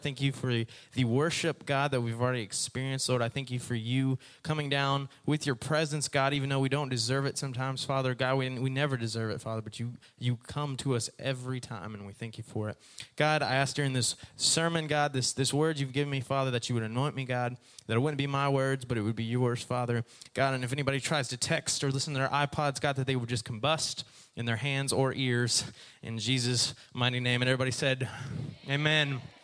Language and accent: English; United States; But our time as Americans, we be like, we even have like at McDonald's.